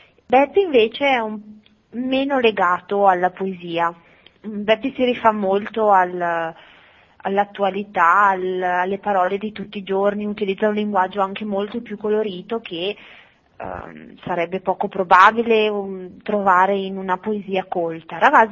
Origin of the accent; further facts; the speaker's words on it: Bergamo, Lombardy, Italy; io, essendo bergamasca, volevo rifarmi a qualcosa che riguardasse la mia realtà